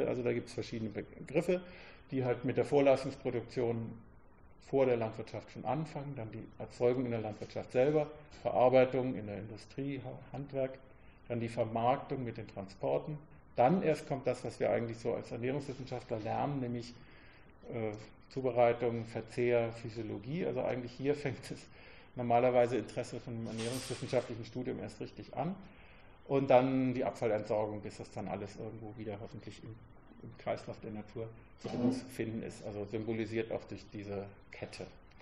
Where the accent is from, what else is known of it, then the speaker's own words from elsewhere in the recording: Bavaria, Germany; Ich fange an mit einer Geschichte, die natürlich bei uns in Bayern spielt.